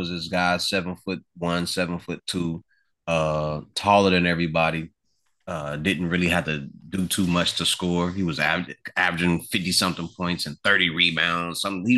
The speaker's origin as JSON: {"language": "English", "town": "Chicago", "region": "Illinois", "country": "United States", "said": "I'm from the city. I'm from Chicago, man."}